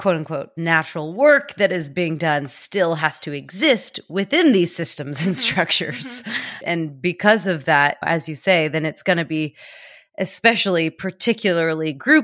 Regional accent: United States; because as an American, as someone who has been speaking about everything going on there in terms of Roe being overturned

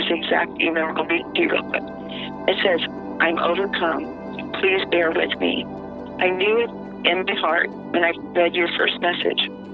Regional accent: Alexandria, Louisiana, United States; now in Baton Rouge, United States; I live in Baton Rouge. I'm happily married and have three healthy and happy children. I grew up in Alexandria.

